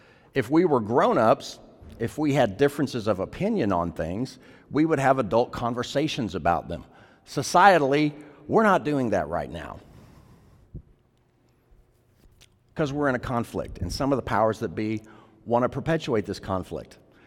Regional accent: the South, United States; I'm a Southerner, you know, like we're huggy

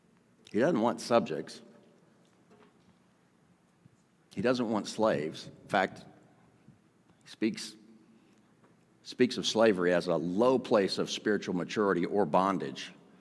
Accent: United States; This is like foreign to me. I'm an American, you know, like, but this is wild.

